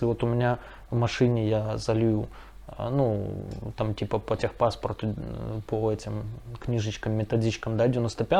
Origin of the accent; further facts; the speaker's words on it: Belarus; Потому что я вот, например, из Беларуси